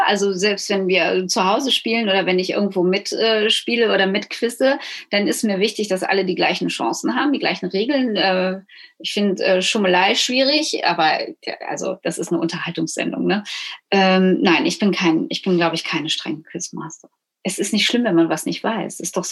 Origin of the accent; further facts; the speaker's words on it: North Rhine-Westphalia, Germany; Also ich bin ja Westfälin